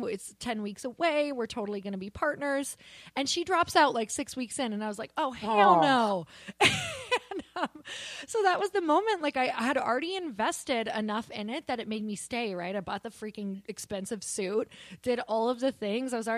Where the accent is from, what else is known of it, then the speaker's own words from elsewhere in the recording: Midwest, United States; Cause imagine, I'm like from the Midwest, super down home, like kind of just like not very worldly.